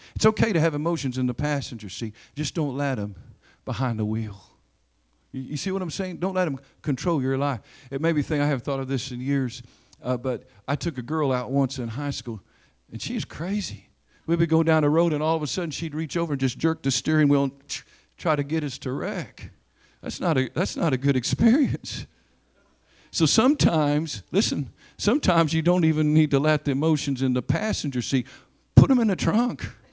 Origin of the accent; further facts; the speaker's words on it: Oklahoma, United States; You got to understand, I'm from Oklahoma, and I have the blood in me